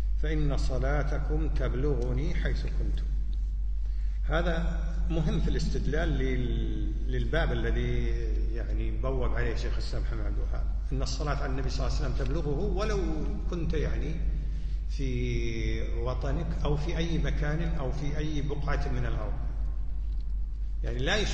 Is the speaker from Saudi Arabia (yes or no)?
no; Kuwait; عندنا في الكويت أيضا يقولون العيد الوطني